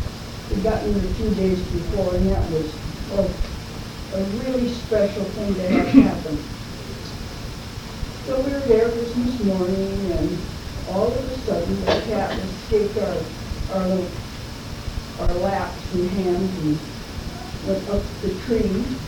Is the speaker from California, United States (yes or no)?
no; Seattle, Washington, United States; I grew up in Seattle, next to the last of my mother's family.